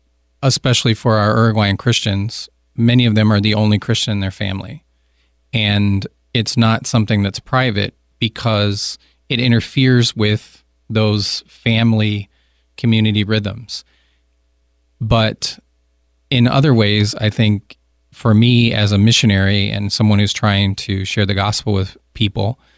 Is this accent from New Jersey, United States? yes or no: no; Illinois, United States; You know, where I grew up in the Quad City area in northern Illinois, northwestern Illinois.